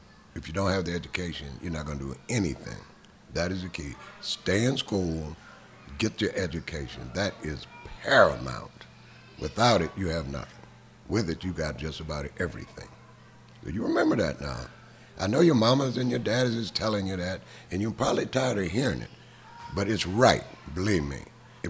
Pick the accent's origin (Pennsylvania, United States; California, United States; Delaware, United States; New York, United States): Pennsylvania, United States; Pittsburgh; also born or lived in St. Louis, Missouri / Vancouver, Washington; I was born in St. Louis, Missouri. But during the war, I moved out west to Vancouver, Washington. My father was a welder at the Kaiser Shipyards during the war. And when the war was over, we moved here to Pittsburgh because my uncle owned the Owl Cab.